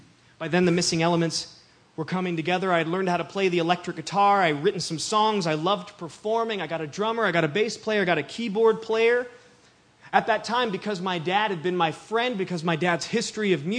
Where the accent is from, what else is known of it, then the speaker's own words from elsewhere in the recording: Utah, United States; I grew up in Utah, so certainly I'd heard of Jesus Christ.